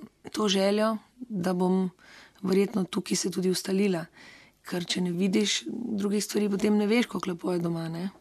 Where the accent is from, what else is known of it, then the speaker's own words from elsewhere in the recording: Slovenian Littoral, Slovenia; jaz sem Primorka, ampak ne opredeljujem se takole, recimo. Bolj se počutim Slovenka